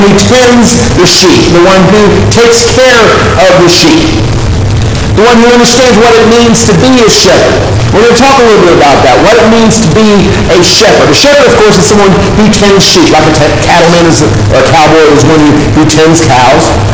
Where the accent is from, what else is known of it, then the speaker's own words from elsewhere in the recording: Texas, United States; I can remember growing up in Central Texas, we would go out to the family property out in Burnett County and meet my grandfather there.